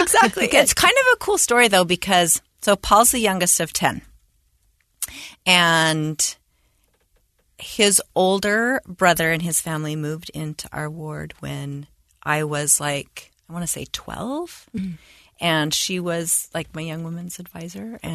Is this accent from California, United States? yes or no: no; Bountiful, Utah, United States; But so I grew up in Utah. I grew up in Davis County, mainly. I'm the oldest of five children. I grew up in Bountiful, Utah, and had a great childhood.